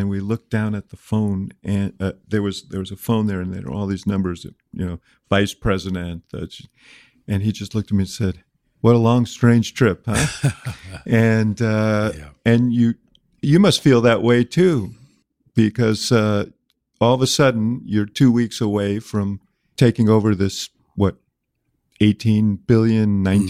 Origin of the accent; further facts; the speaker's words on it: Chicago, Illinois, United States; Brandon Johnson captured national attention with his election as the 57th mayor of my hometown, the city of Chicago.